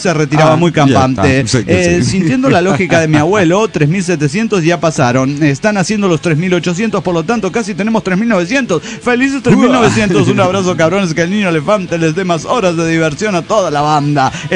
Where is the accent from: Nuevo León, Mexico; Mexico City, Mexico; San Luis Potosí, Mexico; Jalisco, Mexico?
San Luis Potosí, Mexico; Soy el malportado de San Luis Potosí.